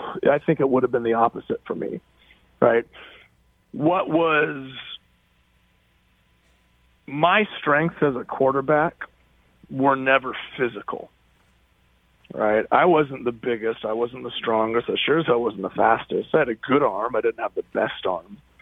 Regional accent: Oregon, United States; I'm from Oregon, and I left, and I've come back.

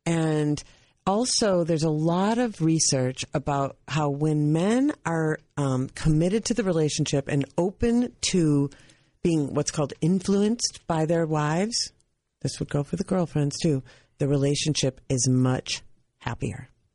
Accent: Minnesota, United States; And I'm from Minnesota.

